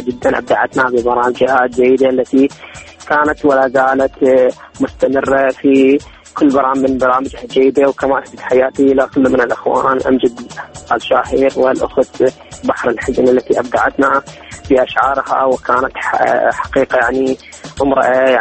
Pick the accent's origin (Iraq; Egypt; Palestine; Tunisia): Iraq; Al-Muthanna Governorate; من محافظة المثنى،